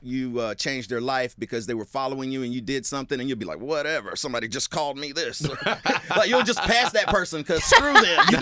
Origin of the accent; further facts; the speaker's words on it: Tallahassee, Florida, United States; now in Orlando, United States; I'm from Tallahassee, Florida.